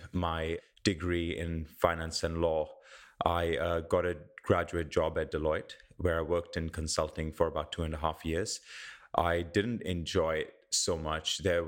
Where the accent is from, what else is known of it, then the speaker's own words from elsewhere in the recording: India; I grew up in India